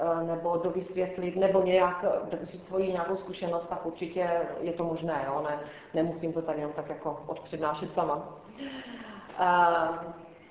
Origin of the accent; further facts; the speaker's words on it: Zábřeh, Olomouc Region, Czechia; jsem ze Zábřeha.